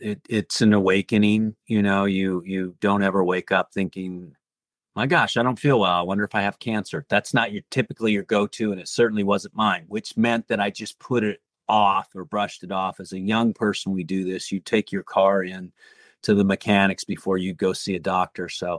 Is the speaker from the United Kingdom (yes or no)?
yes; United Kingdom; accent: British; at the end of the day, I'm never going to get hired for my British accent, am I?